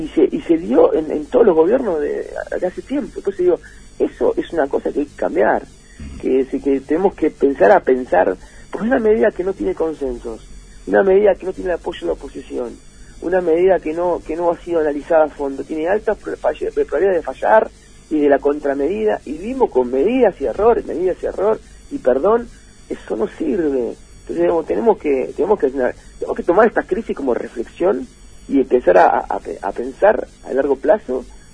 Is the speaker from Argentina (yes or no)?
yes; Argentina; soy argentino